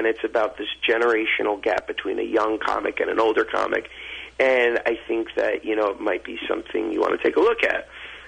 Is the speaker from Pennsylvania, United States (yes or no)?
no; Florida, United States; born there; I was born in South Florida against my wishes.